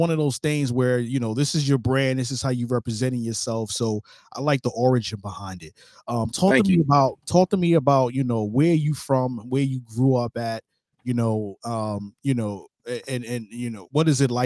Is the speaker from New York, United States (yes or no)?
yes; Brooklyn, New York, United States; I'm originally from Brooklyn.